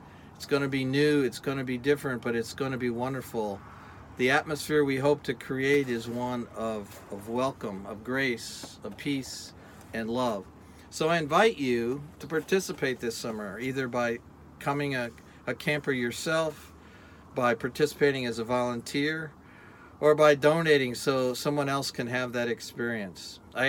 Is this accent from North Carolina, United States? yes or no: no; Cleveland, Ohio, United States; It feels like coming home for me because I grew up in Cleveland, and while there I went to church camp